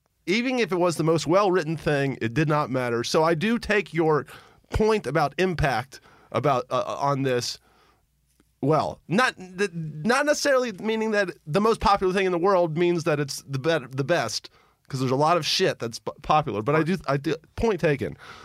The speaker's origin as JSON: {"language": "English", "town": "Memphis", "region": "Tennessee", "country": "United States", "tie": "born or raised there", "said": "I remember being a little boy, growing up in Memphis, Tennessee"}